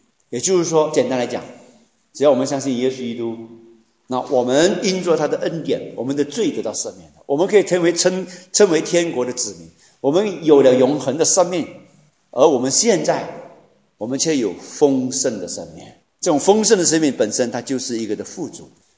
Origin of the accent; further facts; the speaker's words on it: Malaysia; 我来自马来西亚啊，我们马来西亚，我们入大学的时候呢